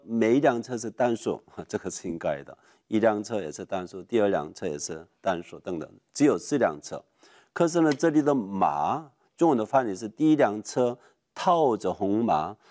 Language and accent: Chinese; South Korea; Chinese is a second language; now in New York, United States; 我在纽约新兴圣经神学院找圣经的一个人，我是一个韩国人，所以你要原谅我，不太标准的普通话播音。